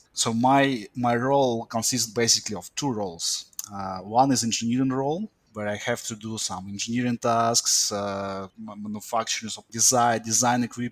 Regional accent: Moscow, Russia; I'm from Russia, from Moscow City. I graduated from Bauman Moscow State Technical University in 2006.

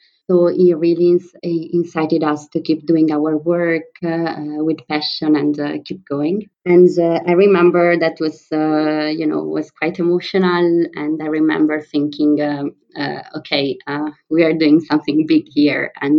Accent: Italy; English is a second language; moved away as an adult; I'm 30 and I come from Italy. I grew up in a small town in the north of Italy, close to the Swiss border. When I was 19, I moved to Milan, where I started my university.

